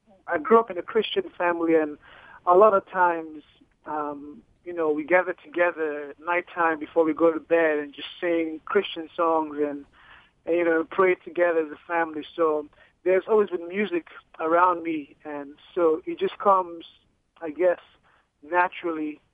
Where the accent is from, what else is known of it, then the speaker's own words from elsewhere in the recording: Nigeria; born there; I'm actually from, I was born in Nigeria, in West Africa.